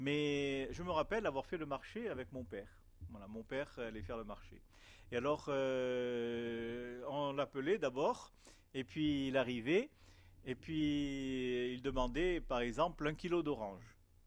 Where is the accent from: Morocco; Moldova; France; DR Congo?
Morocco; born there; Je suis né dans un pays, je suis né au Maroc. Donc c'est un pays où les gens sont bien commerçants.